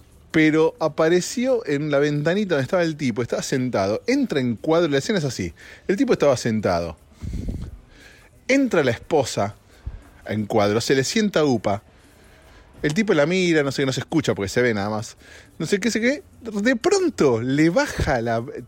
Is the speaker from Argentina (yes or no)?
yes; Argentina; Argentina es hermosa, mi país de origen.